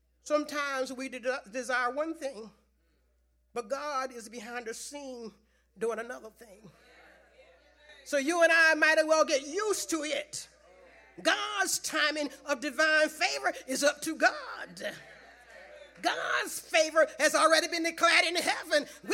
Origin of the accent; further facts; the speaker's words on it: Pemberton, New Jersey, United States; We have a problem in my hometown, Pemberton, New Jersey.